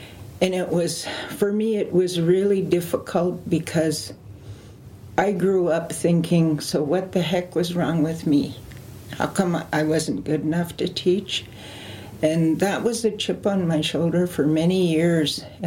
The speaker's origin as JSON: {"language": "English", "town": "West Bank", "region": "British Columbia", "country": "Canada", "said": "I live and work here in Penticton. I am from the Silk Nation. I come from West Bank, which is about midway of the Okanagan Lake."}